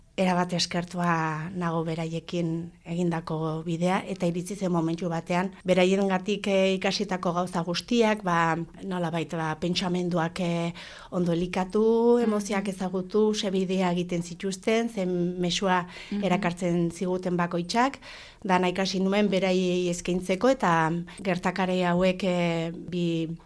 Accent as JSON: {"language": "Basque", "town": "Pamplona", "region": "Navarre", "country": "Spain", "tie": "born or raised there", "said": "txantrean jaio nintzen, txantrean hazi, txantrean handitu, txantrean txikitu"}